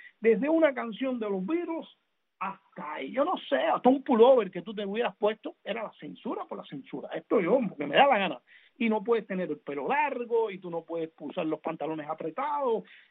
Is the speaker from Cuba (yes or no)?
yes; Cuba; moved away; yo salí para acá, me fui de Cuba en el año 94.